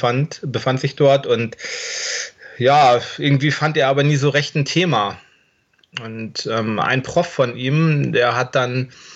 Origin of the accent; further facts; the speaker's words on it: Lower Saxony, Germany; 39 Jahre alt, ich komme aus der Region Hannover.